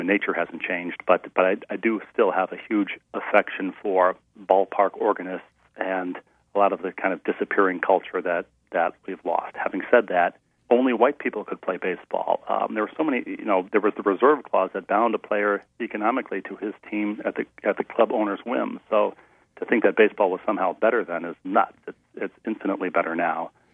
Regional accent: Minneapolis, Minnesota, United States; And even though I grew up in Minneapolis, outside of Minneapolis, my mom never sort of left Cincinnati.

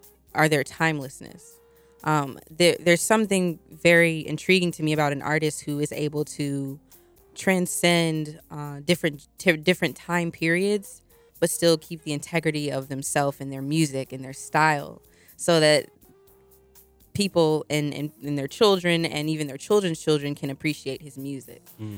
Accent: Fayetteville, United States; I was born and raised in Fayetteville, yes.

